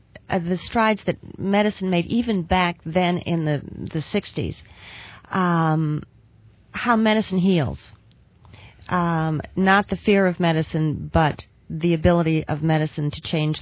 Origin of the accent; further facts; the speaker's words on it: West Hartford, Connecticut, United States; when I was growing up in West Hartford, Connecticut many years ago.